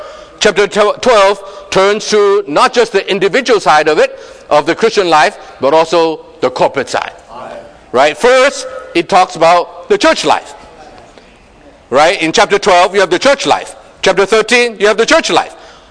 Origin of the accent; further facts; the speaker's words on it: Hong Kong; Such as, I come from Hong Kong, I can greet Brother James, right?